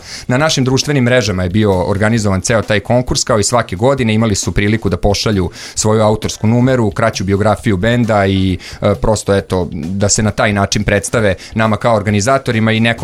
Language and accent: Serbian; Vojvodina, Serbia; odrastao sam u Bloku, ali trenutno eto sticajem okolnosti porodičnih, živim već nekoliko godina na Limanu i oko sebe ono smatram Blokovcem i verovatno će tako biti zauvek.